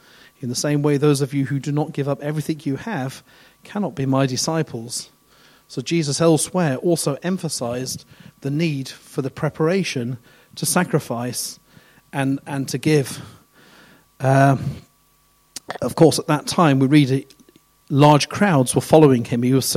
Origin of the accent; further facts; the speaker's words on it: England, United Kingdom; born there; I was born in England, of course, or Britain, I should say.